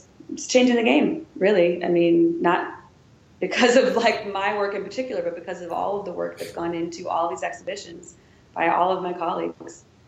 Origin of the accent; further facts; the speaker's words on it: Wisconsin, United States; now in Washington, United States; you know, I'm from Wisconsin. I've been growing up in Wisconsin.